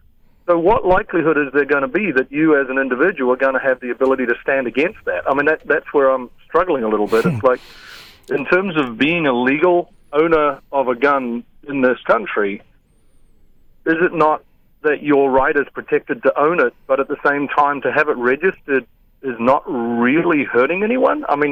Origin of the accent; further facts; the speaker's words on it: New Zealand; I grew up in New Zealand, and it's actually illegal to own a handgun.